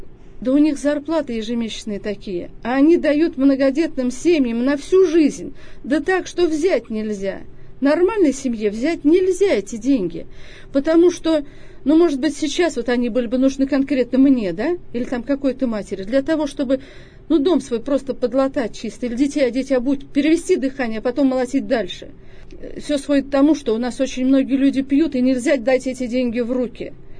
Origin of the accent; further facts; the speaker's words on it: Sakmara, Orenburg Oblast, Russia; Я приехала из Оренбурга, из города Оренбурга. Сакмарская казачка, потому что живу в районном центре, село Сакмара, 40 километров от Оренбурга. Ну, в общем-то, я родилась и выросла там.